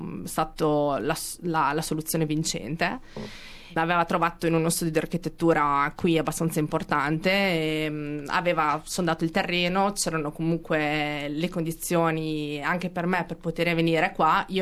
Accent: San Felice sul Panaro, Emilia-Romagna, Italy; now in Australia; Ho 34 anni e vengo dalla provincia di Modena, da un paesino, San Felice sul Panaro.

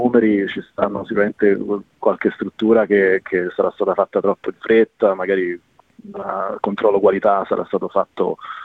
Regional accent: Rome, Lazio, Italy; io sono di Roma, a Roma vivo in un palazzo a Pratica

